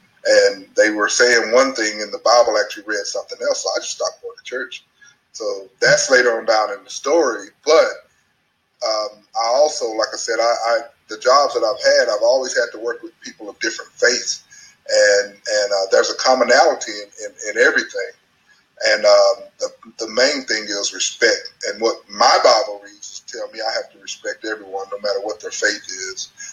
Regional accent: Lufkin, Texas, United States; also born or lived in Tyler; I grew up in East Texas, a little town called Lufkin. Then I raised in Tyler. Then I went back to Lufkin and finished my graduated from high school.

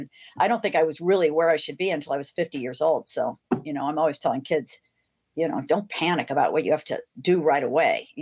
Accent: St. Louis, Missouri, United States; I grew up in St. Louis and I used to listen to Harry Carey and Jack Buck do the baseball Cardinals every night while I was painting.

